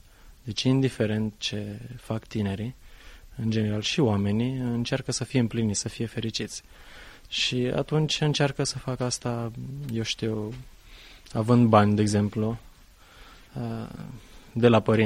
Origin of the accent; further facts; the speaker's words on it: Mangalia, Constanța County, Romania; am crescut pe litoral, acolo m-am născut, în Mangalia.